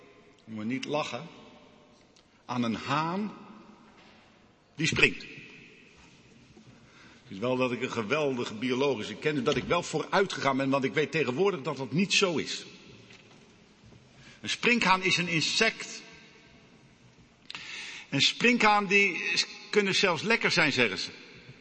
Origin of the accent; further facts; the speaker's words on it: Amsterdam, North Holland, Netherlands; Ik ben opgegroeid, geboren en getogen in Amsterdam.